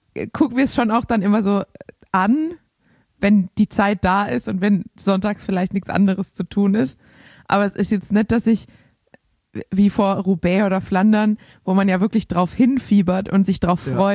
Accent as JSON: {"language": "German", "region": "Baden-Württemberg", "country": "Germany", "said": "Ja, vor allem war es für mich jetzt als Schwabe"}